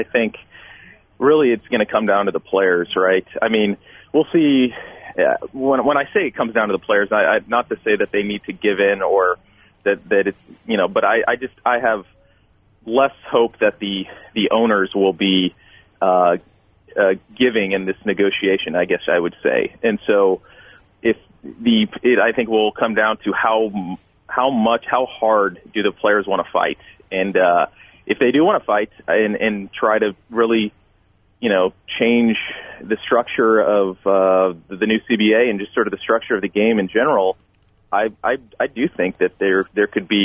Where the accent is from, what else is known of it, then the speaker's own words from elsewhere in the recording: Kansas City, Missouri, United States; And I said, "Yeah, I'm from Kansas City."